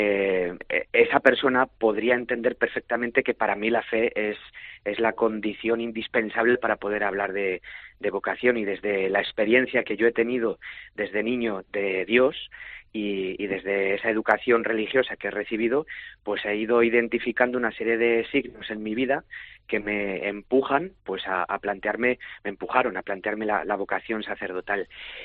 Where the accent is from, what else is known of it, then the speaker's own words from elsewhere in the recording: Moruela de los Infanzones, Castile and León, Spain; cuando vivía en el pueblo, yo soy de Moruela de los Infanzones, un pueblecito cerca de la ciudad de Zamora